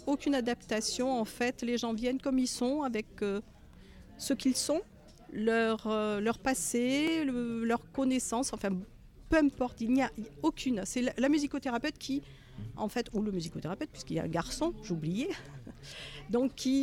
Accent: Spain; je suis déjà binationale, de par mon nom et mon prénom. Donc je suis espagnole, franco-espagnole, et je parle donc le français, l'espagnol, un peu d'italien et bien évidemment l'anglais.

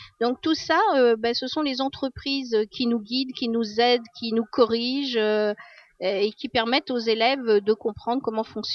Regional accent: Centre-Val de Loire, France; Les parents, nous on vient de l'Indre, donc c'est un peu loin

